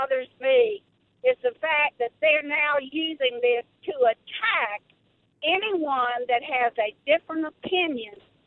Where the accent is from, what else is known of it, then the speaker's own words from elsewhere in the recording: the South, United States; accent: Southern drawl; I don't know if it was because of my zip code and I was from the South or my slow Southern drawl